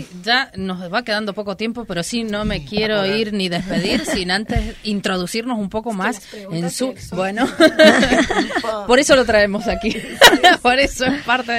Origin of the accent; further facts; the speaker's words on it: Argentina; Que es un año clave para nosotras como argentinas, la época de la dictadura.